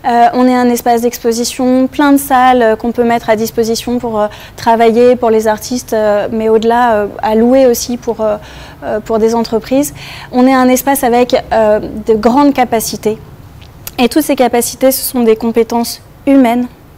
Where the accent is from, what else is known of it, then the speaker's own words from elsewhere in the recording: France; now in Guinea; binationale. Je suis française. On m'a invitée à venir travailler en Guinée. J'ai commencé en septembre de l'année dernière.